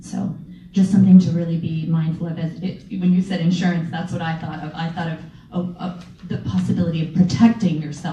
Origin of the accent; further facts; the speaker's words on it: Highland Park, New Jersey, United States; I'm actually from Highland Park as well